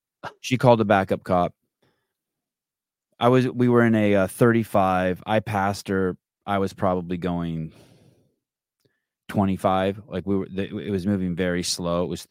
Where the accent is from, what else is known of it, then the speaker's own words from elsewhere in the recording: California, United States; I mean, I grew up in the Bay Area.